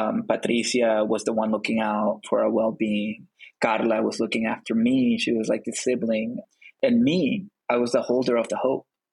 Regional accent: El Salvador; I am this 9-year-old survivor of the desert. I am from El Salvador. There's a lot of Salvadoran words in there. I am an immigrant.

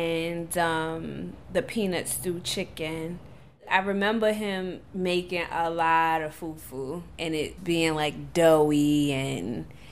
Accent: United States; For me, you know, I'm an American child with one immigrant parent. So being American, I like my American food, but I also enjoy the other part of my culture.

